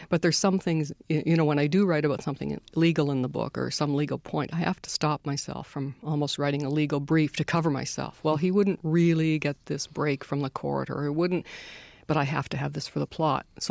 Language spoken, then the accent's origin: English; Moncton, New Brunswick, Canada; also born or lived in Halifax; I was born in Halifax, brought up in Moncton, and I went to a Catholic school.